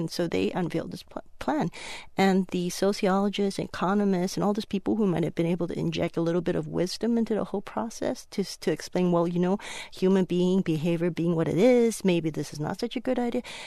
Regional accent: Malaysia; we weren't raised in China. We're third generation Chinese, and I grew up in Malaysia

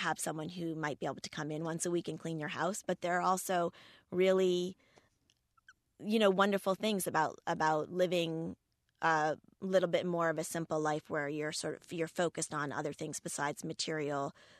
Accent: United States; being an American growing up in the U.S. and not being exposed to that many other cultures.

